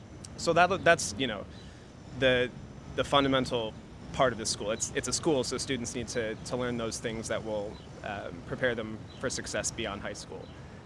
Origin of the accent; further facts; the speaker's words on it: Saline, Michigan, United States; So I think it's important that in a city that's close to where I grew up outside of Ann Arbor.